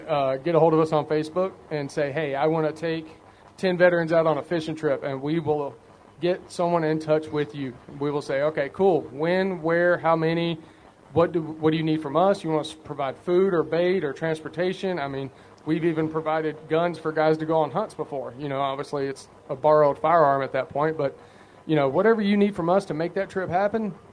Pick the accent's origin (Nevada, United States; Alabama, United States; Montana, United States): Alabama, United States; Because I'm originally from Southern Alabama.